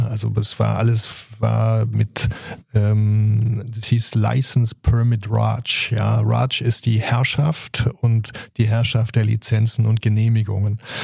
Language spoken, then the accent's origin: German; Boppard, Rhineland-Palatinate, Germany; Ich komme ursprünglich aus Boppard am Rhein, also bei Koblenz gelegene kleine, wunderschöne Stadt.